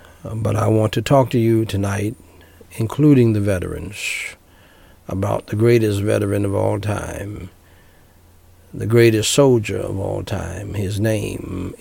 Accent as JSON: {"language": "English", "country": "United States", "tie": "born there", "said": "I thank God I was born free in America"}